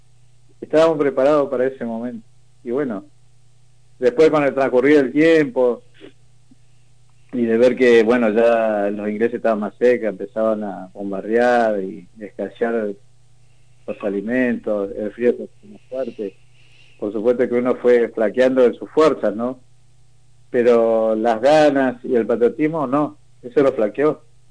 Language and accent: Spanish; Comodoro Rivadavia, Chubut, Argentina; somos muchos los de Comodoro